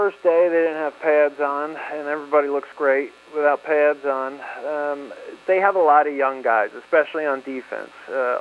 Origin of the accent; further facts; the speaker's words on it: New Jersey, United States; as a kid growing up in New Jersey, where college football was not big, everything was NFL, New York Giants, Jets.